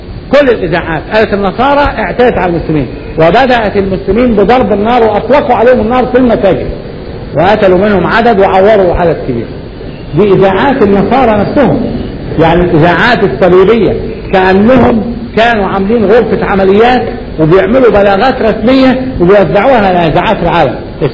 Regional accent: Upper Egypt, Egypt; انا اعرف ان احنا عندنا في الصعيد

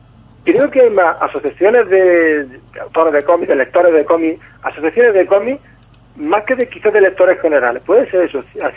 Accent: Almería, Andalusia, Spain; aunque esta nos pilla bastante cerca a los que somos de Almería, relativamente, o sea, nos pilla más cerca que Orense, ¿no?

